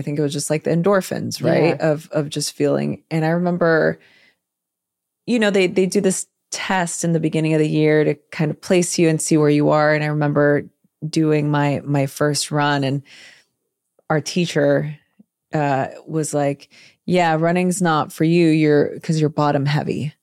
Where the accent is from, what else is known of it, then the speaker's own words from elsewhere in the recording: Los Angeles, California, United States; When I was little, I grew up in East LA and chaotic environment, and, you know, physical education wasn't necessarily like a big thing.